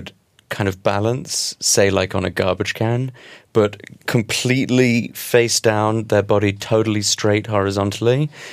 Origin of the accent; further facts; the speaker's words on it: New York, United States; just growing up in New York